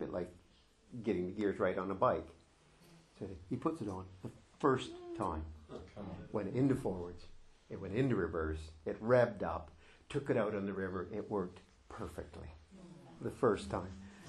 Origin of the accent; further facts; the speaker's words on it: Aylsham, East of England, United Kingdom; You know, I come from Aylsham.